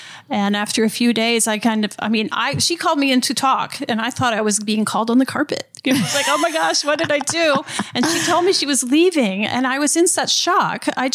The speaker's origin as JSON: {"language": "English", "town": "Harrisonburg", "region": "Virginia", "country": "United States", "tie": "born or raised there", "said": "I grew up in Harrisonburg and I now live in Rockingham. My family's been here for several generations."}